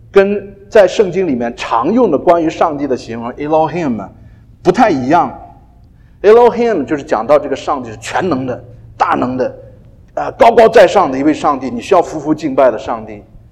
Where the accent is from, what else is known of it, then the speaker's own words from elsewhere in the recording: China; 那我们中国人在哪儿都是圣地哈，我们就回家就脱鞋嘛